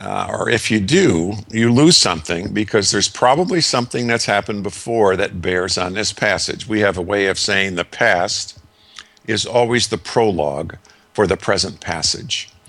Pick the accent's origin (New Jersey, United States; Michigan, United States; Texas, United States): Michigan, United States; Okay, I'm from Michigan.